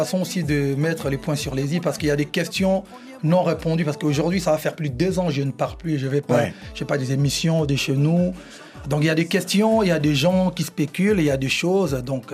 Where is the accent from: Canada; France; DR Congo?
DR Congo; J'en fais partie aussi, moi je suis congolais.